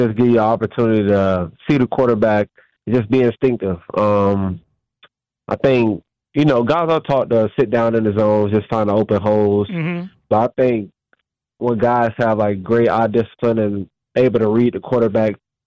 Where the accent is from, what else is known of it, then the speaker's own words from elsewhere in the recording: Florida, United States; Man, I'm from Florida, so yeah.